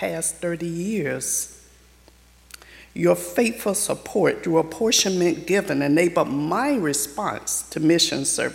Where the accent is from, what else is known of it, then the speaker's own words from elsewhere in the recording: Bolton, North Carolina, United States; I was born and raised in Bolton, North Carolina.